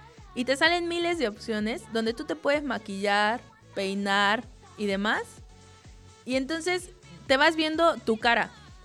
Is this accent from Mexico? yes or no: yes; Mexico; now in Spain; nosotras somos de México, somos mexicanas